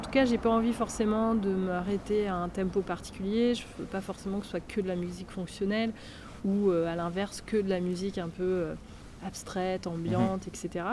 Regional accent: Paris, Île-de-France, France; je suis parisienne

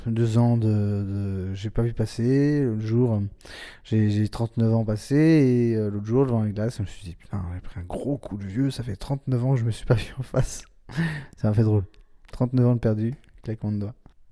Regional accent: Montreuil, Île-de-France, France; Je suis parisien, enfin, Montreuil, à l'est.

